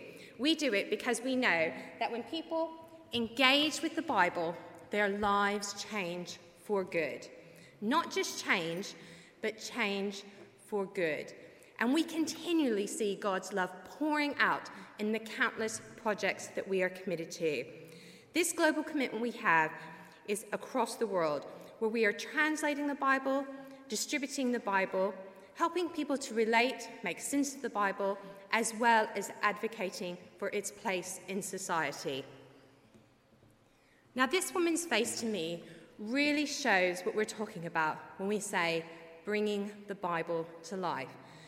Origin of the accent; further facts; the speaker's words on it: Kentucky, United States; now in United Kingdom; So I'm originally from Kentucky, but I've now lived in England for over 16 years. So I have a bit of a mesh of an accent